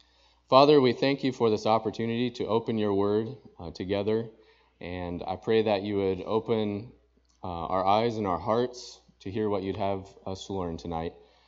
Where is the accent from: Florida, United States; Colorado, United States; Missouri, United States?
Missouri, United States; kind of like where I grew up over in Missouri, the northeast corner of Missouri near Hannibal, with the fields and the cows and everything